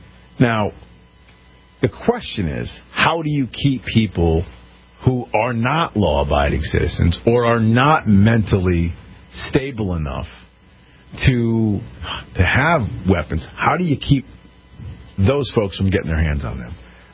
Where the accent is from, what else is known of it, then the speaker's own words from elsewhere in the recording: Connecticut, United States; right after Sandy Hook happened here in my home state of Connecticut.